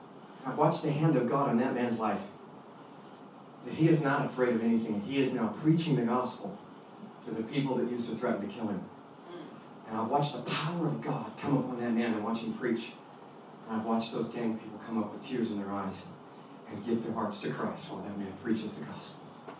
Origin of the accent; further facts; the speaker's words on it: Inglewood, California, United States; also born or lived in Goshen, Indiana; I came from Goshen, Indiana, and I went to Inglewood, California. I grew up in Inglewood when I moved here to California.